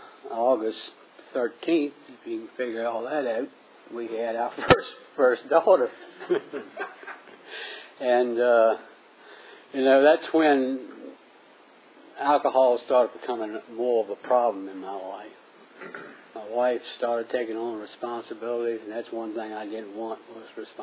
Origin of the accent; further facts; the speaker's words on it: Culpeper, Virginia, United States; You know, I was born and raised here in Culpeper, and I never set out to become an alcoholic.